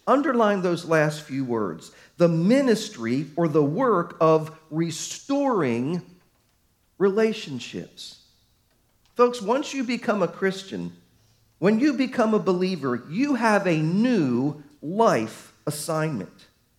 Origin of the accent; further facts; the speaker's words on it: Baltimore, Maryland, United States; Hey, I'm a snowbird. I was from Baltimore.